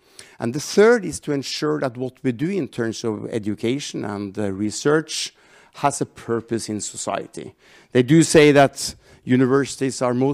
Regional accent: Norway; accent: Scottish and Norwegian; English is a second language; also born or lived in Scotland; They do say that my accent is a fair combination of Scottish and Norwegian. I studied in Scotland before I went back to Norway to study there.

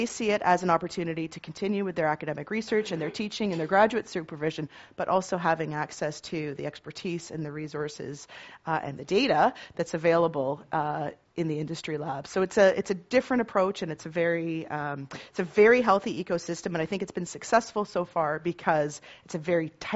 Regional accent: Toronto, Ontario, Canada; Toronto is my hometown. It is absolutely exploding in AI right now.

